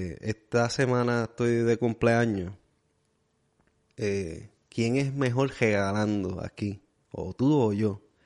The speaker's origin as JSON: {"language": "Spanish", "town": "Salinas", "country": "Puerto Rico", "tie": "born or raised there", "said": "Y nací allá. Me dijo, ok. Y yo le dije, soy de Salinas."}